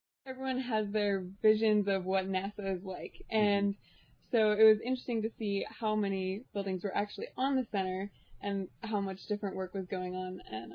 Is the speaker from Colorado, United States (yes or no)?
yes; Colorado, United States; I'm from Colorado. I go to the University of Colorado in Boulder.